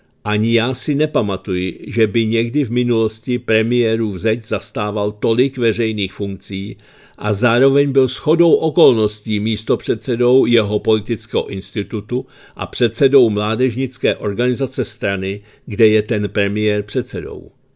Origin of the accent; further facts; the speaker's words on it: Brno, South Moravian Region, Czechia; Zůstávám na kraji, to je moje hlavní pracovní náplň a v Jundrově, odkud pocházím, chci i nadále pokračovat v práci pro městskou část.